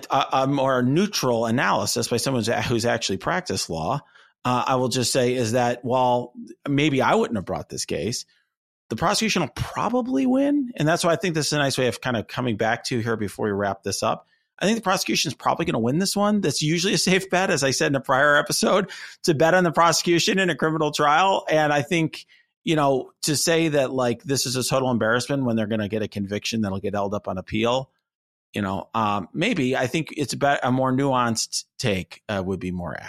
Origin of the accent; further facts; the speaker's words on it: United States; It was like very just what I was used to as an American.